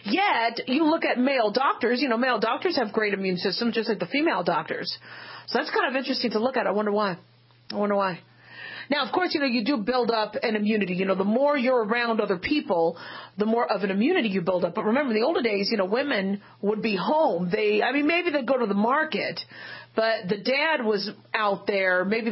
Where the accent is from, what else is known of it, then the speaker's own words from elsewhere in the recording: Phoenix, Arizona, United States; Now, mind you, I grew up in Phoenix, Arizona.